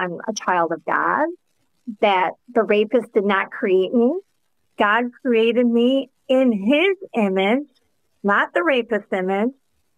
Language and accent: English; Michigan, United States; I'm from Michigan, where we had never had a rape exception in a single law